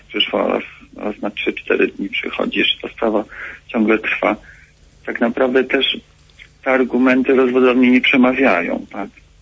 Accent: southern Poland, Poland; also born or lived in Warsaw; ja jestem gdzieś tam z południa Polski

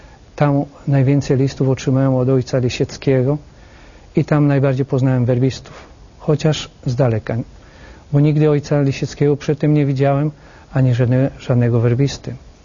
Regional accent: Zbąszynek, Lubusz Voivodeship, Poland; Ja urodziłem się rzeczywiście w Zbąszyniu, ale moja parafia rodzinna to jest Bąszynek na ziemi lubuskiej. Tam właśnie mieszkałem całe moje dzieciństwo i lata młodzieńcze. I w tym okresie też tam studiowałem.

